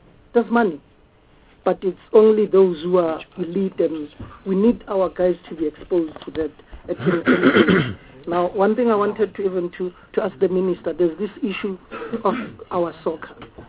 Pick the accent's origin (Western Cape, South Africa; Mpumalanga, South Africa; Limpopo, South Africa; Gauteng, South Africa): Gauteng, South Africa; I'm from Gauteng.